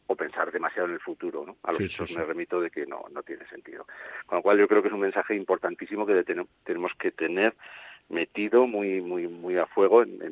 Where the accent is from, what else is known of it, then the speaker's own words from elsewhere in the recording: Zaragoza, Aragon, Spain; yo soy de Zaragoza y iba a los estudios, principalmente iba a los estudios Kikos a grabar anuncios